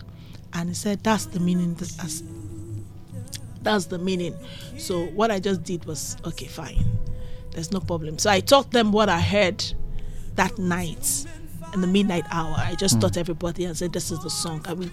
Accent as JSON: {"language": "English", "town": "Ohofia", "region": "Abia", "country": "Nigeria", "accent": "Ohofia Igbo", "first_language": "Igbo", "said": "I'm from Ohofia, so."}